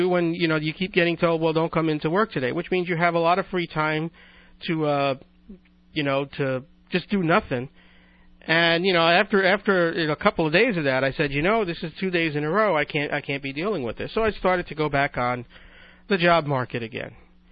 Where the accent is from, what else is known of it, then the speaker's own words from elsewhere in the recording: New York City, New York, United States; Because, you know, I grew up in New York City, and I used to go down to Coney Island and then to the beaches down there